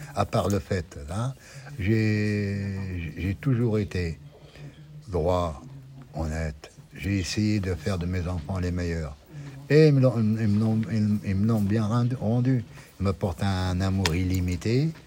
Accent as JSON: {"language": "French", "country": "Algeria", "moved": "yes", "lives_now": "France", "said": "Donc je ne peux renier ni mes origines. Ni le pays qui m'a accueilli. Et donc, quelque part, je suis partagé. J'éprouve un amour illimité pour l'Algérie."}